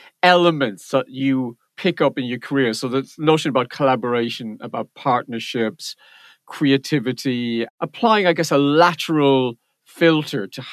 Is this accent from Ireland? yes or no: yes; Ireland; As a gay Irish man, I'm never so certain about sport.